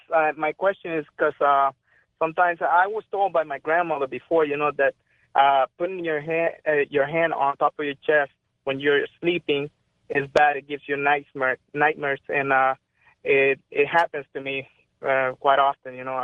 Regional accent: Miami, Florida, United States; I'm from Miami.

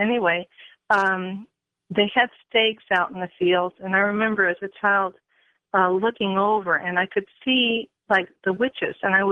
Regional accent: Methuen, Massachusetts, United States; I'm from Methuen, Mass.

